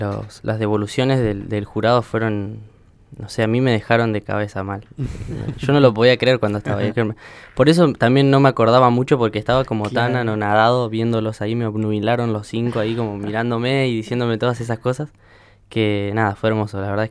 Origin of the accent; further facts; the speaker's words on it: Zapala, Neuquén, Argentina; Soy nacido en Zapala, neuquino.